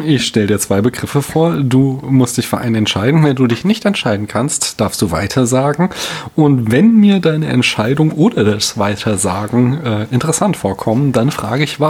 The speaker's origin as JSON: {"language": "German", "region": "Hesse", "country": "Germany", "said": "Ich bin ja so Mittelhesse, sag ich jetzt nochmal."}